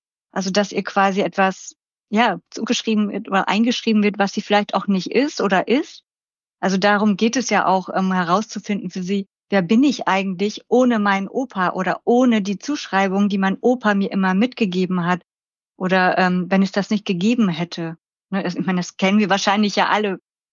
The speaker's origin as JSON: {"language": "German", "region": "Lower Saxony", "country": "Germany", "said": "ich komme ja aus Friesland und ich glaube, ich spreche relativ Hochdeutsch, auch immer wieder dran gearbeitet"}